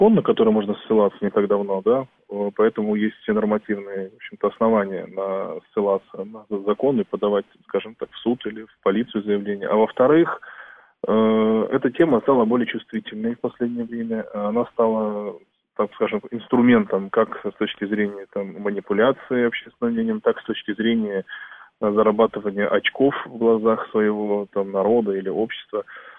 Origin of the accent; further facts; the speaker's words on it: Kalmykia, Russia; так как я сам калмык